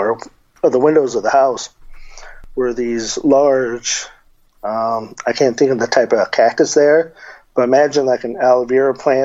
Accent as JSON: {"language": "English", "town": "Tucson", "region": "Arizona", "country": "United States", "tie": "born or raised there", "said": "but I remember hearing about it growing up in Tucson."}